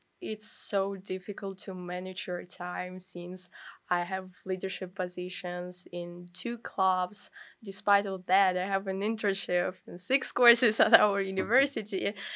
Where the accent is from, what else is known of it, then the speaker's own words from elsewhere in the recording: Kyiv, Ukraine; English is a second language; now in United States; I'm from Ukraine, the city center Kyiv.